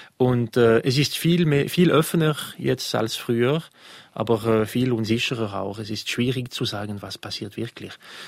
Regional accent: Fribourg, Switzerland; dass ich als Freiburger sage

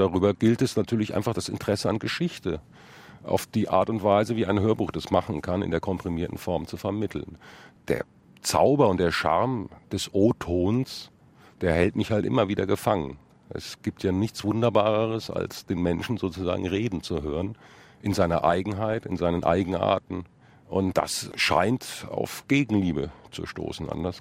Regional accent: Bonn, North Rhine-Westphalia, Germany; ich bin prägende Jahre in Bonn groß geworden, quasi im Windschatten des alten Bundestages.

